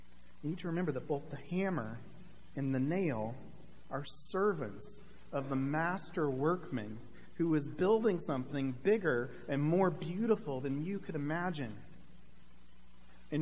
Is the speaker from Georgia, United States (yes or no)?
no; Palm Desert, California, United States; born there; I was born in August in Palm Desert, so I know a little bit about blazing hot weddings.